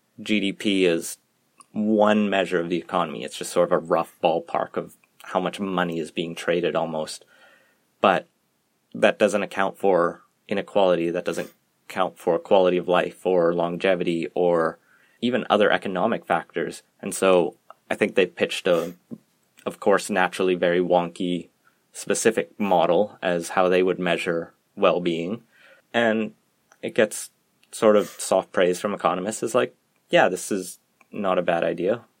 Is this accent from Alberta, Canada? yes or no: yes; Alberta, Canada; Like, I grew up in Alberta and we didn't really care, but it was a big issue to BC